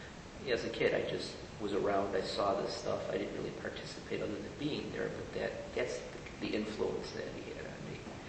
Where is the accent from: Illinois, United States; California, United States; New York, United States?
Illinois, United States; Chicago; I grew up in the Chicago area. When I was born, I lived on the west side around Pulaski and Jackson. From there, we moved to Oak Park for a couple of years.